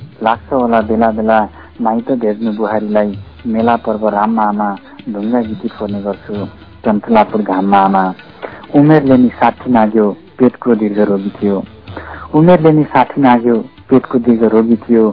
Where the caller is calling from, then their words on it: Butwal, Lumbini Province, Nepal; म बुटुलबाट